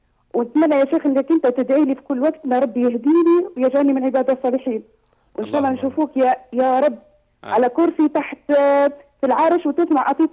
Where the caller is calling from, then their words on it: Italy; من ايطاليا